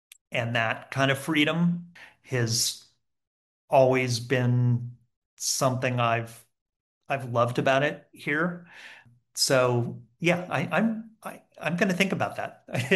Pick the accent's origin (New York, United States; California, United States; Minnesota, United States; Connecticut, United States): California, United States; I was a kid from Southern California who went to school back east.